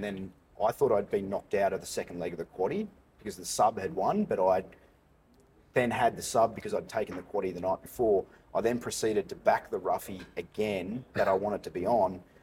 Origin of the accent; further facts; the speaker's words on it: Sydney, New South Wales, Australia; now in Victoria, Australia; I grew up in Sydney